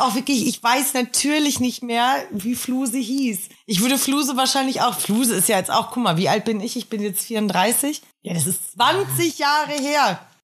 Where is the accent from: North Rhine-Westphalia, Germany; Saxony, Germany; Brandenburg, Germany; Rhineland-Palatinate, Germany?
North Rhine-Westphalia, Germany; Hamm; Ich komme aus Hamm, das kann man ruhig sagen.